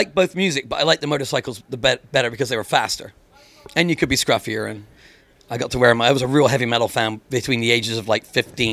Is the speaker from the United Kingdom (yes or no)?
yes; England, United Kingdom; you had four channels growing up in England.